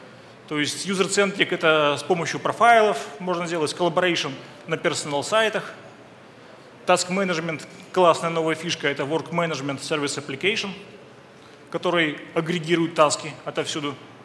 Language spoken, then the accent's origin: Russian; Minsk, Belarus; now in Kyiv, Ukraine; Я сам из Белоруссии, из Минска. Приехал вот в Киев в гости